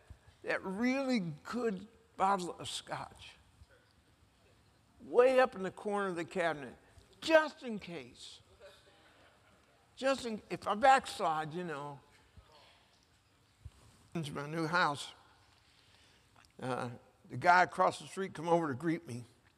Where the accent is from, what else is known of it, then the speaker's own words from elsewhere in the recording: Detroit, Michigan, United States; Yeah, I'm from Detroit. Everybody knows now.